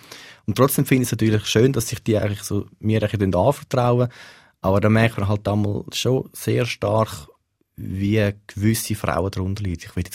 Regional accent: Winterthur, Zurich, Switzerland; es hat mal in Winterthur, wo ich herkomme

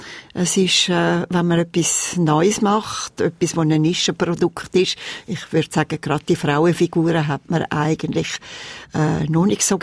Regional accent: Glarus, Switzerland; Ich bin im Glarnerland aufgewachsen

